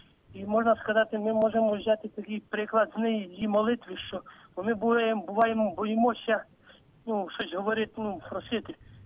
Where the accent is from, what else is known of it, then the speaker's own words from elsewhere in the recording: Khmelnytskyi Oblast, Ukraine; Я з Хмельницької області